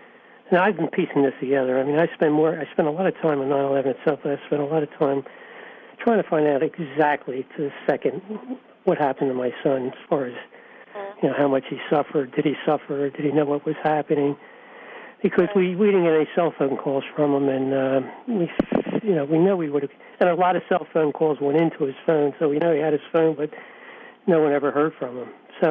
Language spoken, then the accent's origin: English; Oreland, Pennsylvania, United States; Well, we're from Orland, Pennsylvania, right outside of Philadelphia, suburb of Philadelphia. I graduated high school, Upper Dublin High School.